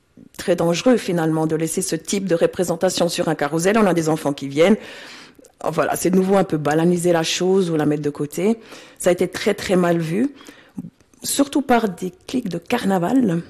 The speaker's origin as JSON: {"language": "French", "town": "Biel", "region": "Bern", "country": "Switzerland", "tie": "born or raised there", "said": "je suis née justement à Bien, que j'ai baigné là-dedans"}